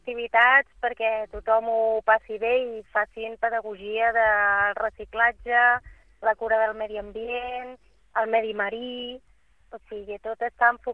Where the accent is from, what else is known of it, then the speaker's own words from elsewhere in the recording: Barcelona, Catalonia, Spain; jo sóc de Barcelona